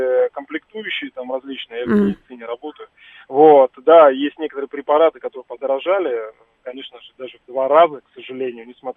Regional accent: Russia; я на себе постоянно ощущал, что я там русский из России

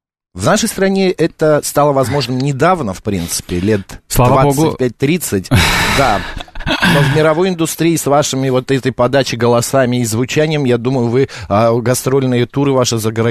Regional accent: Khimki, Moscow Oblast, Russia; Да, я из Химок.

